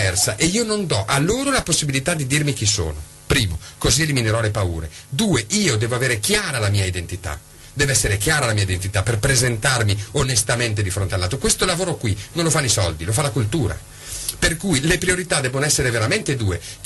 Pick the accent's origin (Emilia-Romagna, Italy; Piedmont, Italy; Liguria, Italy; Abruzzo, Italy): Emilia-Romagna, Italy; Bologna; Io sono bolognese da 38 anni, quando sono nato.